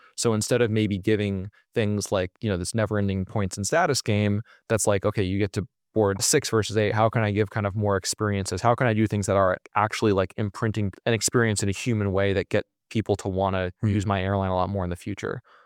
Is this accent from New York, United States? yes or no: yes; New York, United States; Yeah, I grew up in New York State in Westchester County.